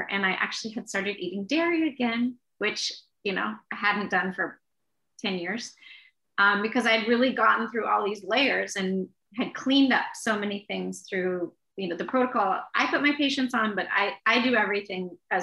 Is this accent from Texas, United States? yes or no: yes; Texas, United States; Like I grew up in Texas, initially in the basement, flooded all the time.